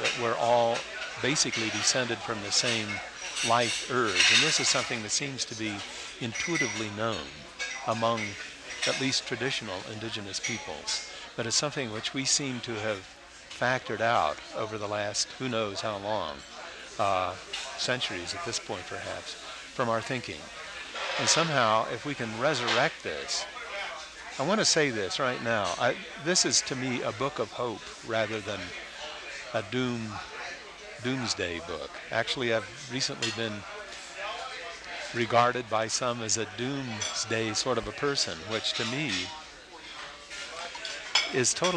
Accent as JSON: {"language": "English", "region": "West Virginia", "country": "United States", "tie": "born there", "moved": "yes", "lives_now": "Santa Fe, United States", "said": "I was born in West Virginia, but I got here as quick as I could."}